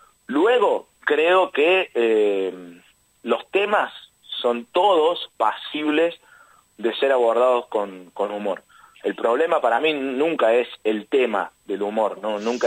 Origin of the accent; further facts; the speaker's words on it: Córdoba, Argentina; Para mí, además, como cordobés